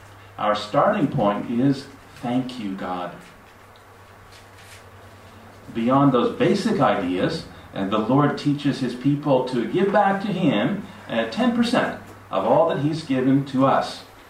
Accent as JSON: {"language": "English", "country": "United States", "lives_now": "Japan", "said": "research about attitudes that people in the U.S. have about giving. Sorry to talk about my own country, my home country here so much."}